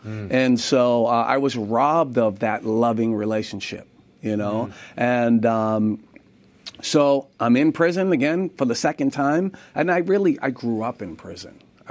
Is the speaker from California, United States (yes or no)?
no; Boston, Massachusetts, United States; But growing up in Boston, we were more culturally Catholic than anything else.